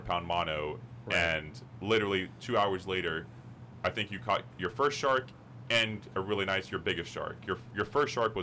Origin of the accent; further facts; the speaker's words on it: Punta Gorda, Florida, United States; these are my two childhood friends. We grew up in Punta Gorda. We both went to Charlotte High School